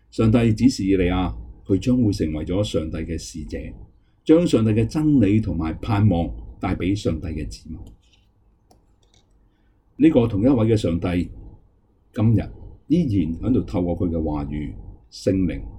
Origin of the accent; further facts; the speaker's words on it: Guangdong, China; accent: Cantonese; 如果广东人，我们广东话，我们就说就是他将他的稳食的架撑全部都放弃了